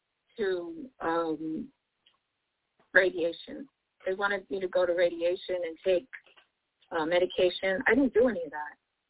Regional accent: New York City, New York, United States; I'm from New York City, okay? We don't beat around the bush, okay?

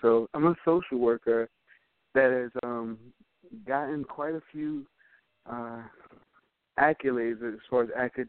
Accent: Mount Vernon, United States; So right now I'm in Mount Vernon, which is my hometown.

